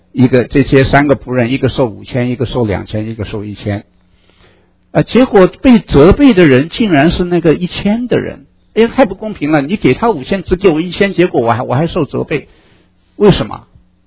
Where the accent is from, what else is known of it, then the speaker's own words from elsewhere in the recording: China; 我们中国人理财之道呢是省，西方的理财之道呢是赚，投资。